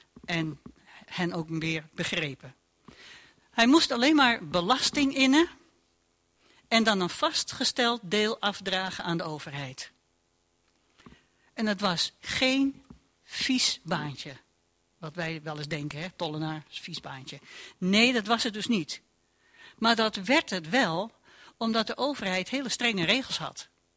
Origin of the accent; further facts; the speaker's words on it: Amsterdam, North Holland, Netherlands; Ik kan me nog herinneren als kind in Amsterdam dat wij naar het badhuis gingen.